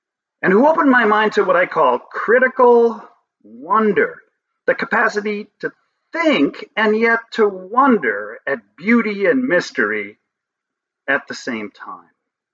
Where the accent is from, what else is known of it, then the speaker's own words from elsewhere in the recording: Appleton, Wisconsin, United States; Growing up in Appleton, we could start to play an instrument in band in the sixth grade.